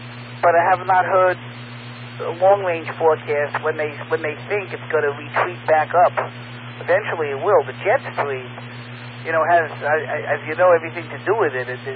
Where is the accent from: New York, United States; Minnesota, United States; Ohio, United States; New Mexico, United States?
New York, United States; New York City; Boy, yeah, I was born and raised in New York City.